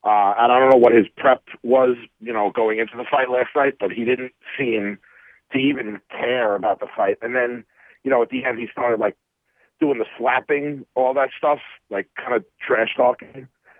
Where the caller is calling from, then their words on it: Buffalo, New York, United States; in Buffalo.